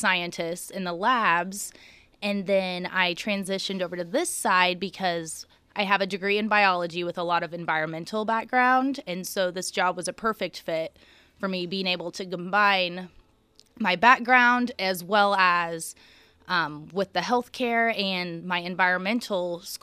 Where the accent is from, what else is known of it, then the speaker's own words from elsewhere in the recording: Lawrenceville, Illinois, United States; I am originally from Lawrenceville, Illinois.